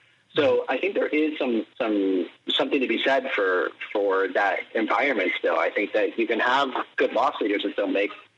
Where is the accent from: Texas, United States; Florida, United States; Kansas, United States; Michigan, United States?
Florida, United States; Miami; I'm from Miami. My dad's in Miami.